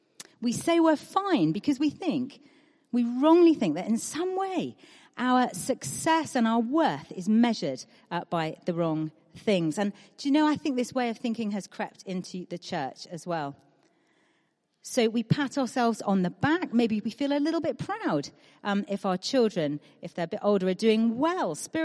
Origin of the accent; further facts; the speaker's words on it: United Kingdom; But we're British, and it's hard.